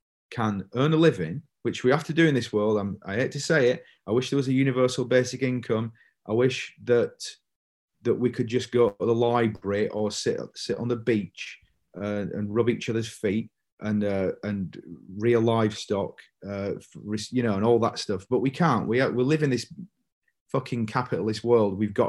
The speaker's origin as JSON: {"language": "English", "region": "North West England", "country": "United Kingdom", "said": "even though we're from Lancashire"}